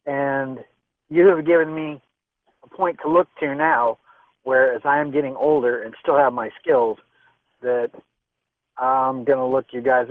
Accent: Northeast, United States; I grew up in the Northeast, and we knew of the French

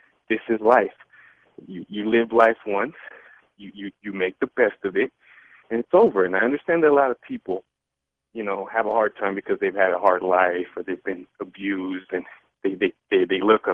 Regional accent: Los Angeles, California, United States; now in Colorado, United States; I grew up in Los Angeles, and I live in Colorado now. I went away from it, and I'm doing a lot better in my life. I grew up very corrupted.

